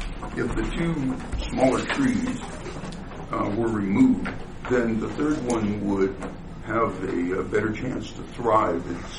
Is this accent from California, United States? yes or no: yes; Paradise, California, United States; I come from, we moved up here from Paradise, California, so pine trees were a big part of our life down there.